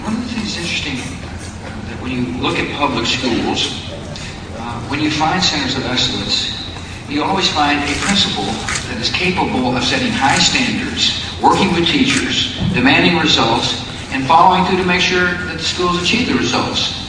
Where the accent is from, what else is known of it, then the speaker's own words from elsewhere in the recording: Texas, United States; in my home state of Texas